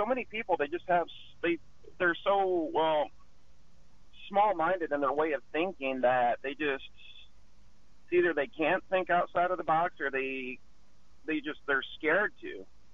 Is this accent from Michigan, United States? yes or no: yes; Battle Creek, Michigan, United States; now in Tempe, United States; Originally from Battle Creek, Michigan. I've been out here for about 17 years. Came out here to go to school and just liked it so